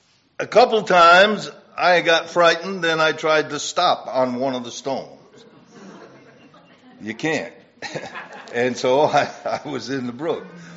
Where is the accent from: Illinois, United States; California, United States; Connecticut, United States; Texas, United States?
Connecticut, United States; Wolcott; When I was a young boy, many years ago, growing up in Woolcott, Connecticut, we sort of lived in a little shack.